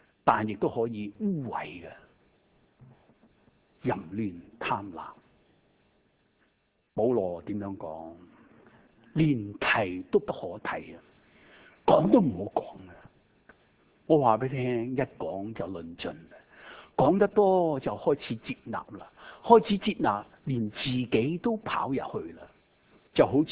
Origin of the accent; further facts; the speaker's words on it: Hong Kong; 我最记得喺香港细个嗰阵时去街市买嘢